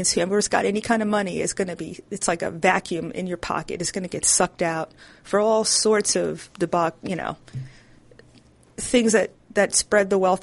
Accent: Brooklyn, New York, United States; And I'm from New York, born and raised in Brooklyn.

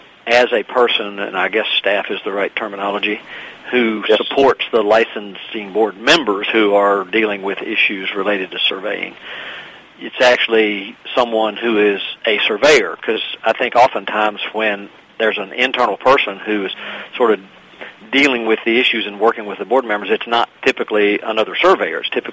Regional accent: Virginia, United States; And there are lots of boards, like the one in my home state of Virginia, for example.

